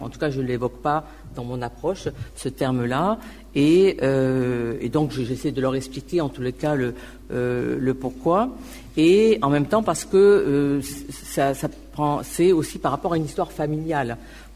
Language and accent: French; Toulouse, Occitanie, France; Non, mais moi, je suis toulousaine, je suis née à Toulouse.